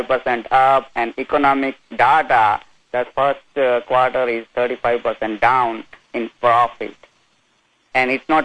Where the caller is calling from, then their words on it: Ottawa, Ontario, Canada; I'm calling from Ottawa, Canada.